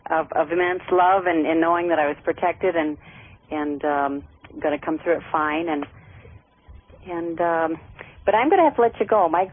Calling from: South Dakota, United States; I'm calling from South Dakota

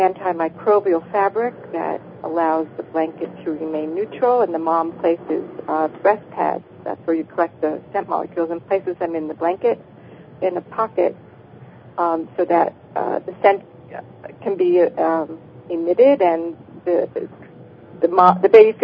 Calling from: Los Angeles, California, United States; I'm calling from Los Angeles.

